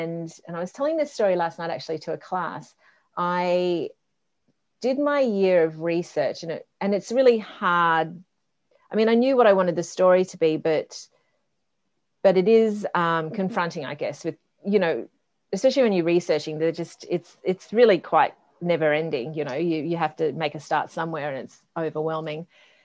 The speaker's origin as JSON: {"language": "English", "region": "Queensland", "country": "Australia", "said": "I'm from Queensland as well anyway."}